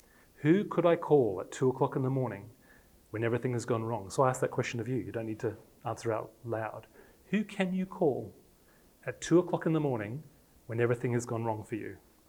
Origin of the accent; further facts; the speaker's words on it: Australia; accent: English; now in England; I was born in Australia, but I was born to English parents, so I had an English accent, and I was in Australia.